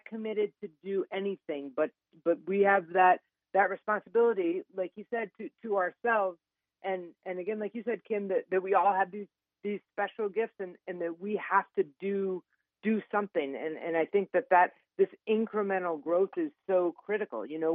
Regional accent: Ohio, United States; now in Longmont, United States; I am in Longmont, Colorado, so just outside of Boulder. Born and raised in Ohio, but my family's here.

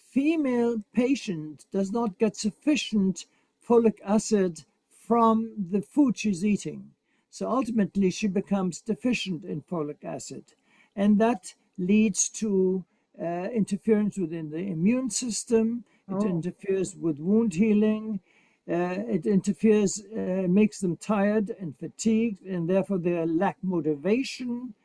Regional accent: Egypt; also born or lived in Germany / England; now in Boston, United States; I was born in Egypt and I lived in Germany and went to medical school in England before I came to Boston to train. But I still like to eat for breakfast what I was raised as a kid in Egypt

